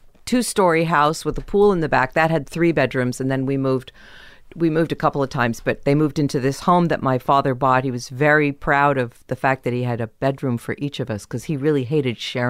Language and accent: English; San Diego, California, United States; also born or lived in Kansas; I was born in Kansas, and then we moved to San Diego.